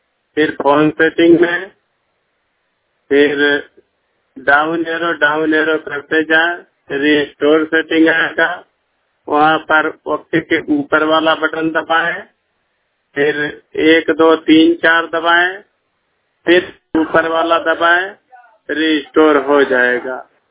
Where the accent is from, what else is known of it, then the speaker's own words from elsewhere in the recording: Sant Kabir Nagar, Uttar Pradesh, India; मैं उत्तर प्रदेश संत कबीर नगर का रहने वाला हूँ।